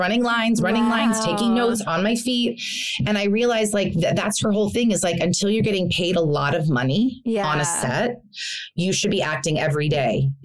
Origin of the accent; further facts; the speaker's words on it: New York, United States; now in Los Angeles, United States; I hate LA. I'll never live in LA. I'm a New Yorker. I'm a theater girl.